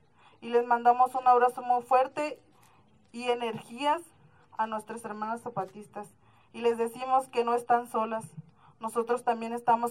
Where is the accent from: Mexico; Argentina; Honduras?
Mexico; Loma de Baco, Sonora; Mi compañera se llama Lucila. Nosotros venimos del estado de Sonora, de un pueblo que se llama Loma de Baco.